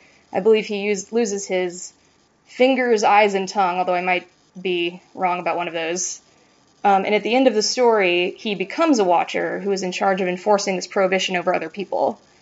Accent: Greensboro, North Carolina, United States; I am from Greensboro, North Carolina, which is the Earth location in these books

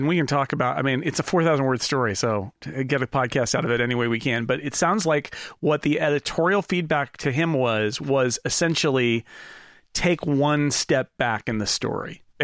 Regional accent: California, United States; a tale of New Yorkers in Miami that was entirely foreign to me as a Californian.

